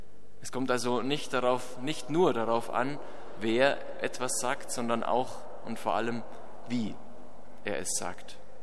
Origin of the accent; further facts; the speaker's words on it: Bavaria, Germany; an eine Situation aus meiner Kindheit im Allgäu, wo ich herkomme. Da gibt es große und heftige Gewitter